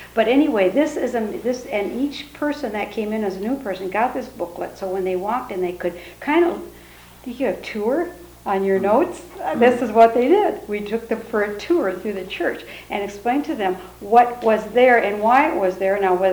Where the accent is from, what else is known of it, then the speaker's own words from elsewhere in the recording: Kalamazoo, Michigan, United States; now in Washington, United States; We address this before we moved to Washington. We're from Kalamazoo, Michigan, and we were part of a new church and a whole new sanctuary.